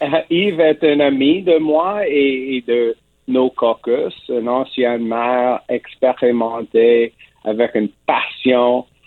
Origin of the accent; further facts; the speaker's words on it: Ontario, Canada; first language English; French is a second language; also born or lived in Quebec; Je suis un anglophone d'Ontario. Je suis né au Québec, mais je suis un anglo.